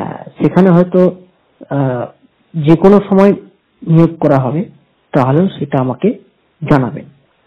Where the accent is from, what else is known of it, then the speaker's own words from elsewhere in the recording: Birsingha, West Bengal, India; আমার বাড়ি পশ্চিমবঙ্গের পশ্চিম মেদিনীপুর জেলার ঘাটালের বীরসিংহ গ্রামে।